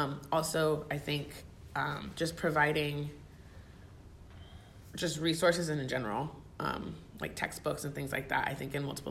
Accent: Tennessee, United States; also born or lived in Oregon; So I was born in Oregon, but I grew up in Tennessee.

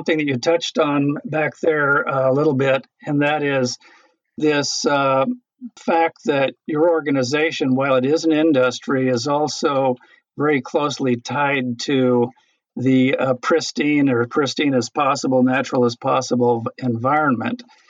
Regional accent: Oregon, United States; I grew up right on the Rogue River, and there was a 10-mile stretch of that river that I knew every rock on.

